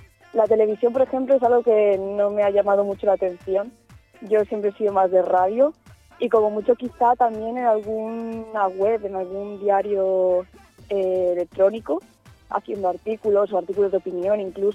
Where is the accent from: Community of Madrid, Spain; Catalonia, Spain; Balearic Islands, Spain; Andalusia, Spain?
Balearic Islands, Spain; now in Elche, Spain; bueno, vengo de Mallorca, estudiando aquí en Elche.